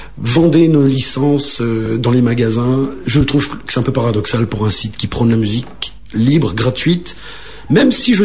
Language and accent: French; Caen, Normandy, France; born there; now in Lorraine, France; je suis né en Normandie, à Caen, hein?